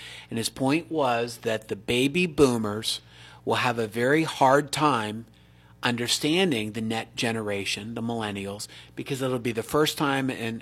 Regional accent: Ellwood City, Pennsylvania, United States; my picture-perfect life growing up in Elwood City would have been living in a development, 2.9 kids, two cars, going to the mall.

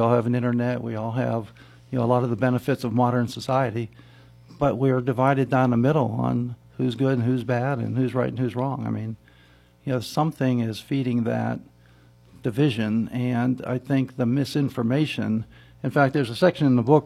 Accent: Pittsburgh, Pennsylvania, United States; Yes, I grew up in Pittsburgh, about 3 blocks from the Pittsburgh Zoo, and went to Central Catholic High School.

